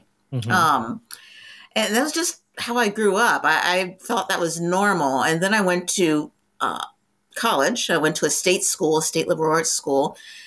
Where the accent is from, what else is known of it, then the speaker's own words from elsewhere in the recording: Virginia, United States; And I grew up in the South. I was born in Virginia. And most of my life I lived in the South until I was adult.